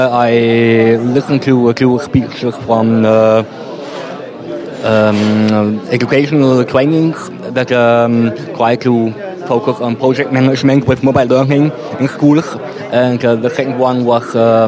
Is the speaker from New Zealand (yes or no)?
no; Bremen, Germany; I'm from Bremen, Germany.